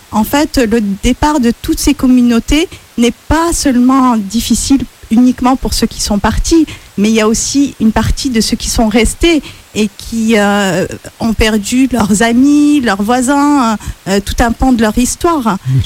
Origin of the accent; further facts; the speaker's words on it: La Marsa, Tunis Governorate, Tunisia; j'ai grandi en Tunisie, dans une petite ville qui s'appelle Amarsa, qui est dans la banlieue nord de Tunis et qui connaît justement tout un mélange qui a connu dans le passé, tout un mélange de communautés, de cultures